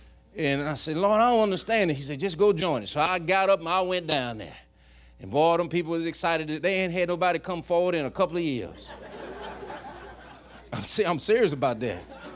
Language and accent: English; Bayou Rapids, Louisiana, United States; He's from Brooklyn, New York. I'm from Bayou Rapids, Louisiana. Big city.